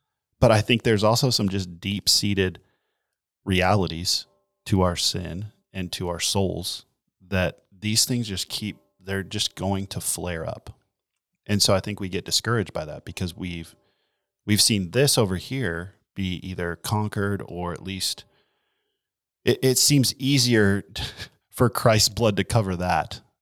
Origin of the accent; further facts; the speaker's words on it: United States; well, we're American, first of all, so we don't like anything slow, you know?